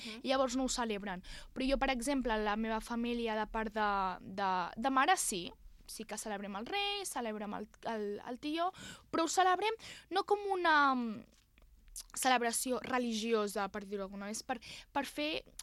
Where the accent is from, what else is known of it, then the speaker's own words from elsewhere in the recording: Vilafranca del Penedès, Catalonia, Spain; born there; jo vaig néixer aquí, a Vilafranca, però els meus orígens són del Marroc, exactament de Tetuán, i bueno, els meus pares fa 35 anys que estan aquí a Catalunya, exactament a Vilafranca